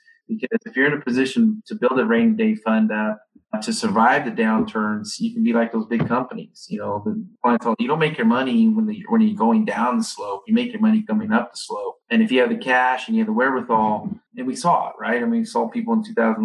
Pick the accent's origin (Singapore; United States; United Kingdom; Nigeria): United States; Idaho; Yeah, so I'm from Idaho. Actually, my company's headquartered in Boise, Idaho. So I'm a farm kid. I grew up in a rural community and did some things there and there.